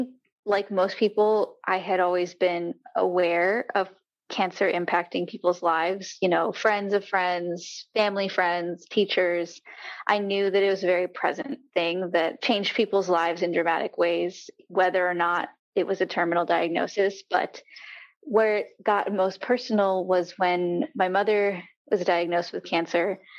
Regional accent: Wisconsin, United States; now in Long Island, United States; I'm originally from Wisconsin, but I very recently moved out to Long Island, New York.

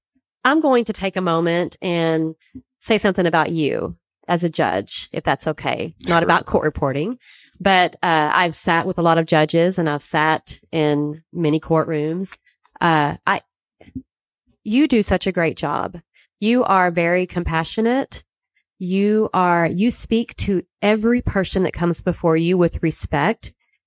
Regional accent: Abilene, Texas, United States; West Texas.

